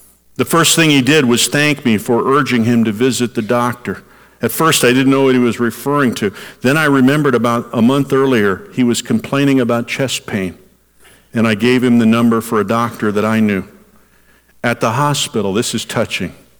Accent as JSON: {"language": "English", "town": "Chicago", "region": "Illinois", "country": "United States", "tie": "born or raised there", "said": "I was raised in the Chicago area, so I could really relate to a story."}